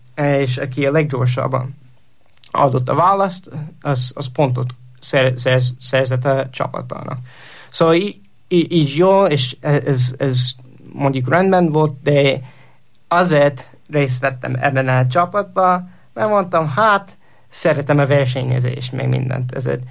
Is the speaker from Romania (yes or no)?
no; Indiana, United States; also born or lived in Pennsylvania; Ahogy mondtam, egy keresztény családban nőttem föl, és Pennsylvaniában születtem, de amikor 8 éves voltam, elköltöztünk Pennsylvaniából Indiánába egy apukám új munkahelye miatt